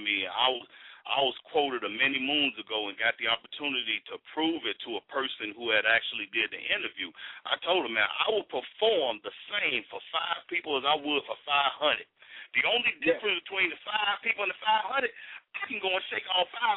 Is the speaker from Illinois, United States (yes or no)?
yes; Chicago, Illinois, United States; I remember, you know, I'm from Chi. I did this show out by Cabrini Green